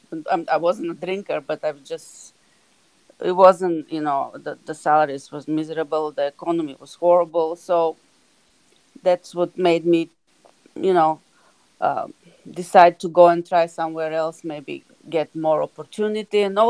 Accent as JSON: {"language": "English", "country": "Serbia", "tie": "born or raised there", "second_language": "English", "moved": "as an adult", "lives_now": "United States", "said": "Yes, I grew up in Yugoslavia that now doesn't exist, and I immigrated to the States when I was 25. I went to college actually, to college in Belgrade."}